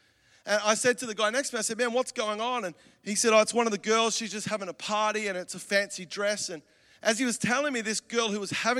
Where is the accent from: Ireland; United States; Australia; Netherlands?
Australia; I'm from Australia, but I'm not a freak.